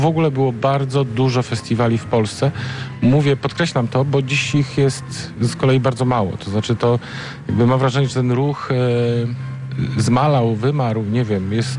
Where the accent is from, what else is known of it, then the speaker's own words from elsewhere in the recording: Szczecin, West Pomeranian Voivodeship, Poland; now in Goleniów, Poland; przyjechałem ze Szczecina do Goleniowa, przeniosłem się.